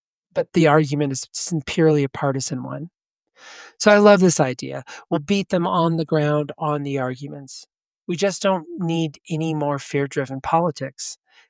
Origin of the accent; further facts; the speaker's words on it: United States; I am a Christian. I'm an American. I'm a Republican. And I'm an American before I'm a Republican.